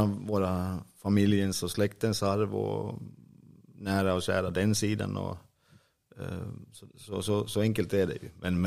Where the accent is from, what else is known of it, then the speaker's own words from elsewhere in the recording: Finland; now in Sweden; det blev lite skit hemma i Finland nu